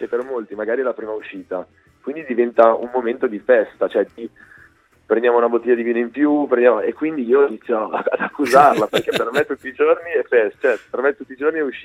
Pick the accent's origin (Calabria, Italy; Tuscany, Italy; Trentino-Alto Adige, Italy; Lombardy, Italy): Lombardy, Italy; Varese; now in Parma, Italy; No, io sono di Varese.